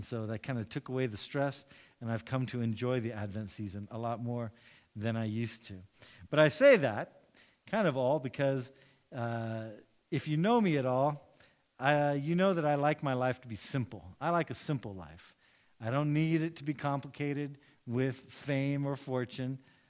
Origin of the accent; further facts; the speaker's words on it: United States; When I first got here, being an American, we would only really, we'd stay with like the sermon series up till Christmas.